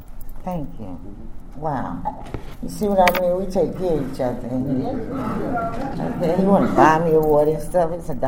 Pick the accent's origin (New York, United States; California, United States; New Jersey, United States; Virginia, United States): New Jersey, United States; It was like, you know, because I'm from New Jersey, I'm from North.